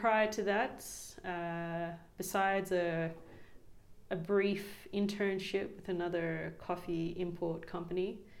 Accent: Australia; now in Kenya; No, I'm Australian.

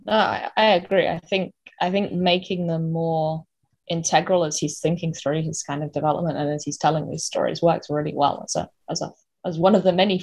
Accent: Cambridge, East of England, United Kingdom; And I grew up in Cambridge, so I've been spoiled.

